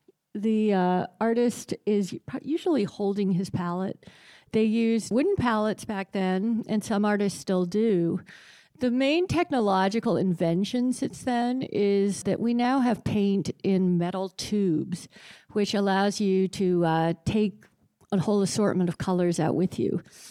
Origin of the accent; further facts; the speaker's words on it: Bethesda, Maryland, United States; Growing up in Bethesda, I was so spoiled by having these wonderful public collections.